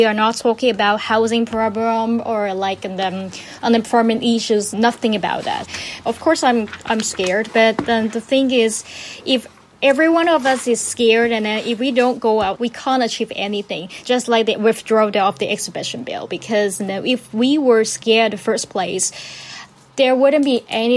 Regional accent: Hong Kong; I am doing my postgraduate degree studies in Hong Kong U, and I'm 26. Hong Kong is my hometown.

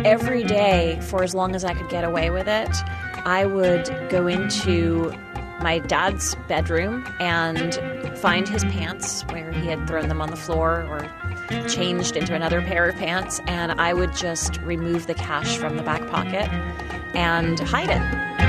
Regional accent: Worcester, Massachusetts, United States; I grew up in Worcester, Massachusetts. It's about 50 miles or so west of Boston. My parents were both teachers.

